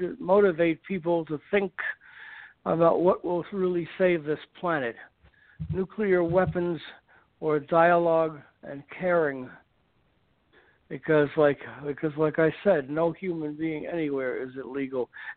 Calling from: Los Angeles, California, United States; L.A., from Brentwood.

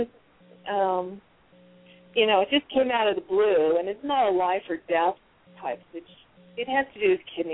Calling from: Tucson, Arizona, United States

